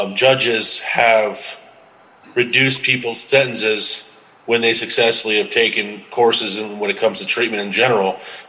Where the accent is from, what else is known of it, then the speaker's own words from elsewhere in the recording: Billings, Montana, United States; I am from Billings, so I'd hope all my judges are doing that good.